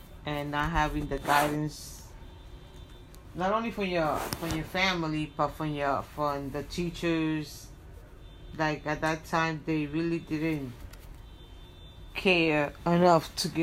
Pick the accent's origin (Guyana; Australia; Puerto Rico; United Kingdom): Puerto Rico; now in New York, United States; No, because we were raised in Puerto Rico.